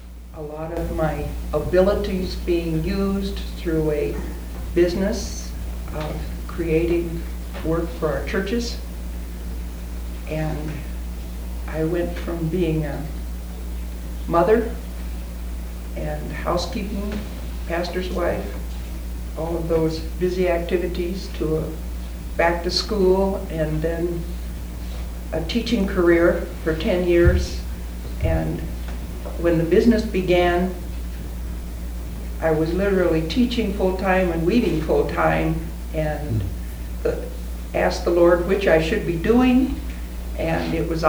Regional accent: Northfield, Minnesota, United States; from Northfield, Minnesota

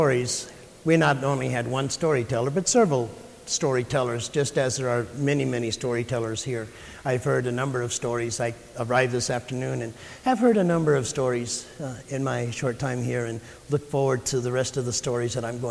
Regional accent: Oklahoma, United States; I was born and raised in Oklahoma. And at the time that I was living in Oklahoma, my grandma and the women folk, they had a wood cook stove that they cooked on

